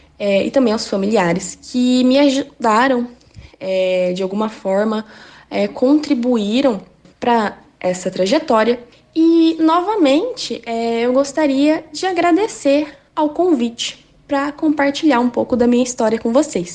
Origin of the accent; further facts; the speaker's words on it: Cambé, Paraná, Brazil; Eu tenho 22 anos, sou da cidade de Cambé e atualmente estou fazendo mestrado em Geografia no programa de pós-graduação de Geografia da UEL.